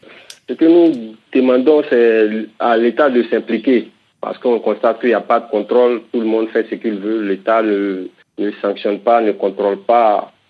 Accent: Bouaké, Vallée du Bandama, Côte d’Ivoire; Chez nous, en Côte d'Ivoire, précisément à Boaké, vraiment très compliqué.

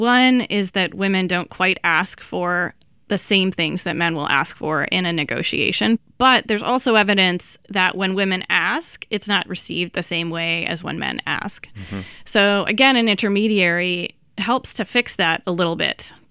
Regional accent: Green Bay, Wisconsin, United States; So I am naturally a football fan, since I come from Green Bay, Wisconsin.

